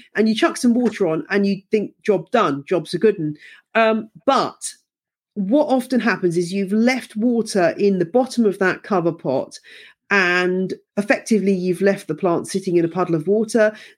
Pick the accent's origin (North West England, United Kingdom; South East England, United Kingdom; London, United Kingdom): South East England, United Kingdom; now in Bedfordshire, United Kingdom; I grew up in the Chilterns with super hard water. I live in Bedfordshire with fairly hard water.